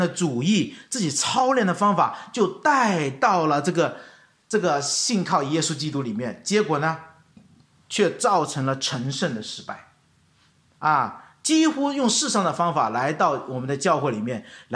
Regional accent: China; 我们中国人就很喜欢就寻找那个内圣

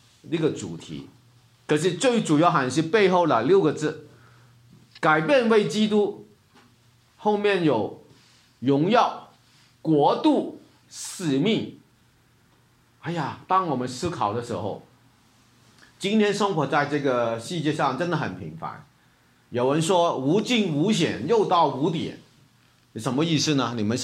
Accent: Hong Kong; 我从香港来的

